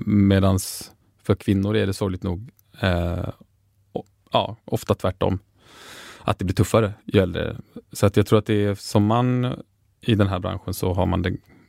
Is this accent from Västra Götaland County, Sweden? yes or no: no; Lund, Skåne, Sweden; also born or lived in Södertälje; Jag flyttade från Södertälje när jag var 4 till Lund, och ja, det var en perfekt stor småstad, eller liten storstad med närhet till kontinenten och Malmö och sådär.